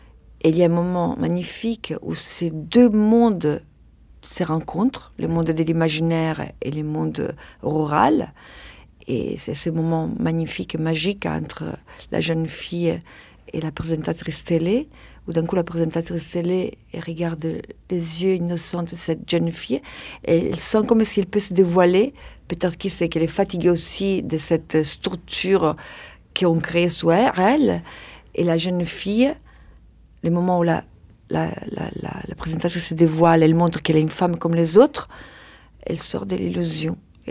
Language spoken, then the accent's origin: French; Umbria, Italy; French is a second language; Moi, je viens de l'Ombrie. Du coup, je connais cette réalité de la campagne, les côtés un peu isolés